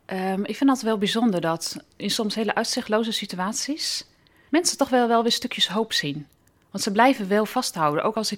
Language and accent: Dutch; Netherlands; En daar kunnen wij als Nederlanders zeker wel iets van leren.